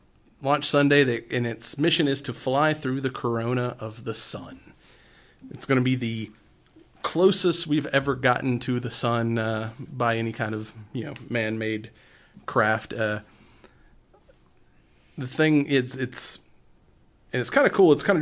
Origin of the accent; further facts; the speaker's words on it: United States; yes, I'm American, but for some reason I talk with a snooty English accent because I'm a scientist.